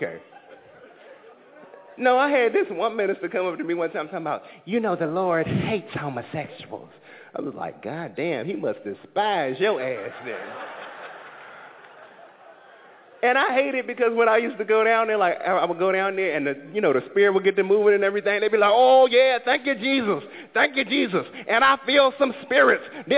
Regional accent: North Carolina, United States; Because, see, I'm from North Carolina

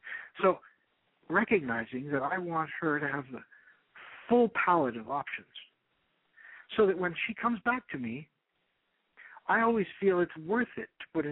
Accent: Toronto, Ontario, Canada; Okay. Let me first say, I'm from Toronto, Canada

